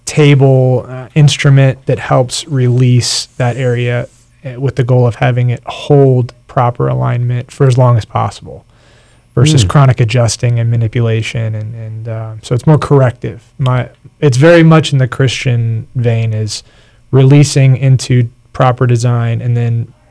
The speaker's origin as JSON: {"language": "English", "town": "Miami", "region": "Florida", "country": "United States", "tie": "born there", "said": "I was born in Miami."}